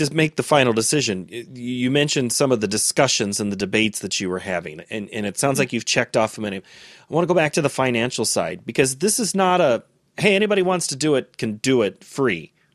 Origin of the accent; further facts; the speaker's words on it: Jesup, Iowa, United States; Now, Jen and I grew up in Jessup, Iowa together.